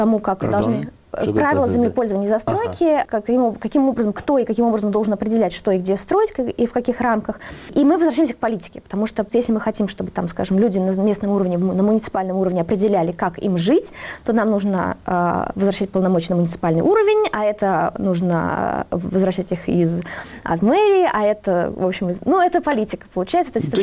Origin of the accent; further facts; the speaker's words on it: Moscow, Russia; я на самом деле чувствую себя, как что я вот москвичка, при этом я чувствую себя европейцем.